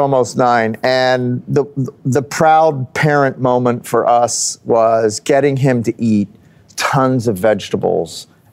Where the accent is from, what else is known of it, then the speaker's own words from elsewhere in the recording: New Jersey, United States; I'm from New Jersey.